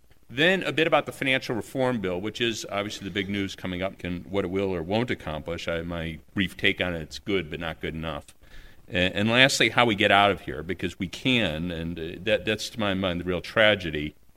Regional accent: Midwest, United States; I'm from the Midwest.

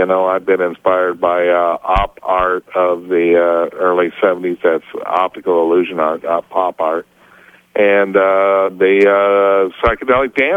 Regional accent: Maryland, United States; born there; No, ma'am. I was born in Maryland, actually.

